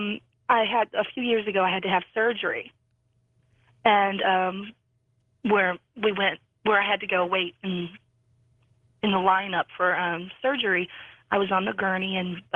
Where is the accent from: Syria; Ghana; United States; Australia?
United States; Kansas City, Missouri; from Kansas City.